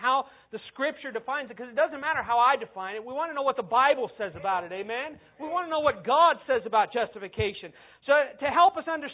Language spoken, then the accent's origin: English; Ohio, United States; born there; I lived here for 12 years, but you forget, some of you, I was born in Ohio